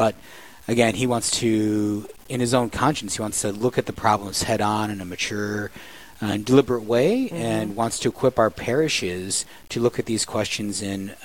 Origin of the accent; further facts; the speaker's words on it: Yankton, South Dakota, United States; where I'm thinking of in my hometown area, Yankton, South Dakota, and the surrounding areas to the west there